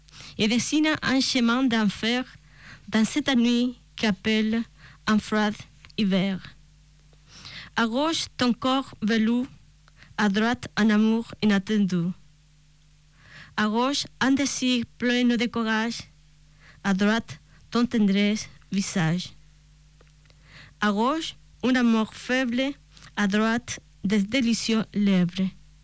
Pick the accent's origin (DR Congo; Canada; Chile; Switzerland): Chile; French is a second language; now in France; Bon, je vous avais dit avant que je suis native du Chili